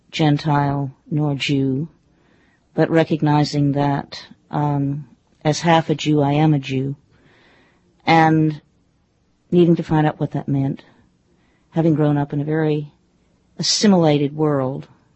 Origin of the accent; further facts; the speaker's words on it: Baltimore, Maryland, United States; I grew up in Baltimore, which is in many ways very southern still, but is not the South, and it's not the North.